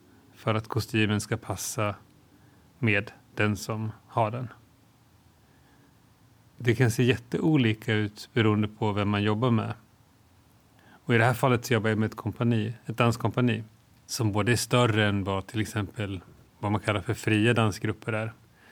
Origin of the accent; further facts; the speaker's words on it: Sandviken, Gävleborg County, Sweden; Jag har också varit hemma där jag är uppvuxen i Sandviken.